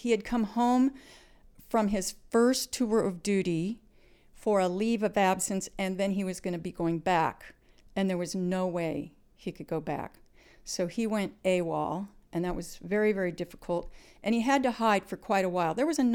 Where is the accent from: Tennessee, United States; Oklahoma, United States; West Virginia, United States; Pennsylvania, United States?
Oklahoma, United States; Fort Sill; born there; I was born in Otten, Oklahoma, actually in Fort Sill, where Geronimo was imprisoned, 1953.